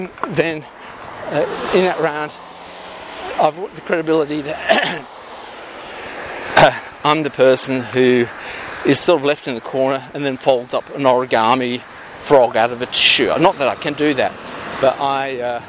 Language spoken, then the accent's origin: English; Australia; I've given you a life story introduction that I am an Australian inventor and scientist.